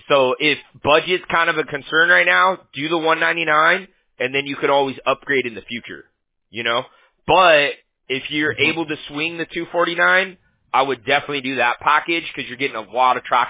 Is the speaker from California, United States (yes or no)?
yes; Huntington Beach, California, United States; because I'm from Huntington Beach, right?